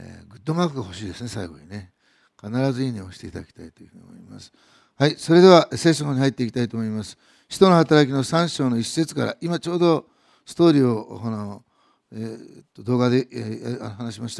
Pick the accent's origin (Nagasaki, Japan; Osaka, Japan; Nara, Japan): Osaka, Japan; 私は母は、兵庫で、父は愛媛ですけども、まあ、大阪生まれの大阪育ちなんですね。根っからの大阪です。